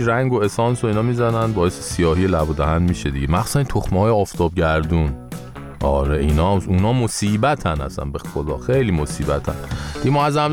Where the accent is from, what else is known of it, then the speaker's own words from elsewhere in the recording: Iran; ببین هر جا تا میگی من ایرانیم همه اتوماتیک جلو دلا میشن